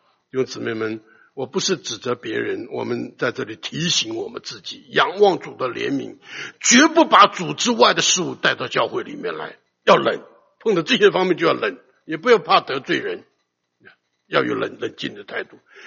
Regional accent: China; 我想今天这个我们中国人呢最喜欢讲中庸之道啊

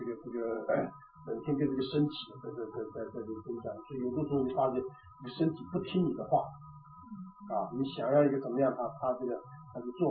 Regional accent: China; 那么我们中国人常讲这个人是江山易改，本性难移啊。

